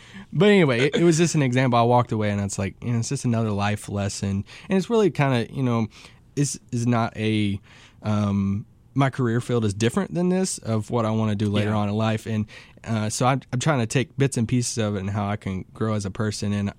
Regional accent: Kentucky, United States; I tell him I'm from Kentucky, and we talk about that.

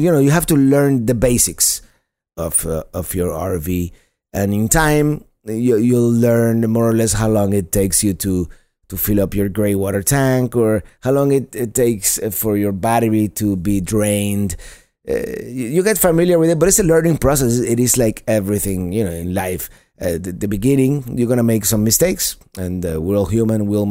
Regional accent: Florida, United States; I've discovered my home state of Florida. I've lived in Miami for 30 years

